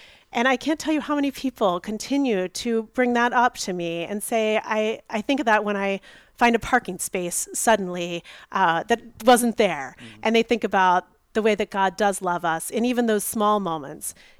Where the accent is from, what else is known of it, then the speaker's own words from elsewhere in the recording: Baltimore, Maryland, United States; So I grew up in Baltimore in St. Pius X Parish in Rogers Forge. And so a Catholic my whole life, got married in 2004.